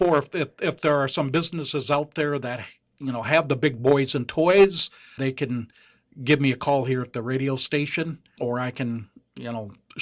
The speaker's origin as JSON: {"language": "English", "town": "Wonewoc", "region": "Wisconsin", "country": "United States", "tie": "born or raised there", "said": "I grew up in the Wonewoc area."}